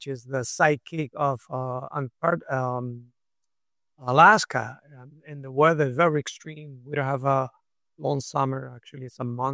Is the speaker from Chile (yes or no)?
yes; Patagonia, Chile; English is a second language; now in United States; I'm original from Chile. I born in a very south city town in Patagonia, in the very south of South America